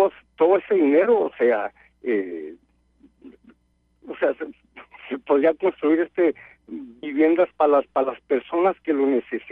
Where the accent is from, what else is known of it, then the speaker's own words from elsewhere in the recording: Baja California, Mexico; moved away; yo soy de Baja California, y pues nunca me he desconectado de México, ¿no?